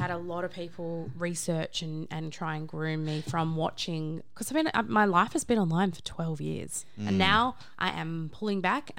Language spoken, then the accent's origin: English; Australia; from Australia, you know?